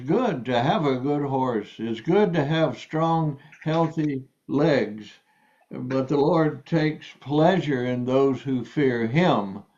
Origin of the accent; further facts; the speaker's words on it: United States; We're certainly, as an American, I can say we certainly do not trust in our currency or our dollar.